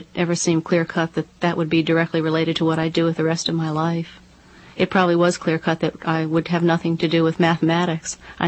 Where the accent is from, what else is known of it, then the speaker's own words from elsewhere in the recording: Chevy Chase, District of Columbia, United States; It's simply untrue. Other side of the tracks.